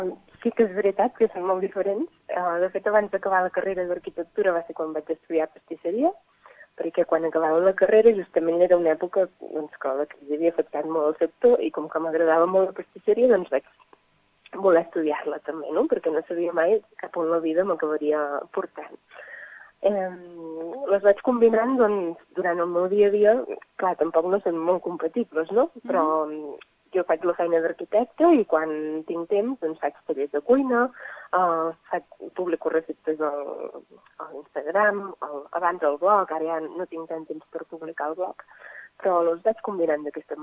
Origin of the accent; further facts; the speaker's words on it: Igualada, Catalonia, Spain; soc d'Igualada i tinc 29 anys i vaig estudiar arquitectura i també pastisseria.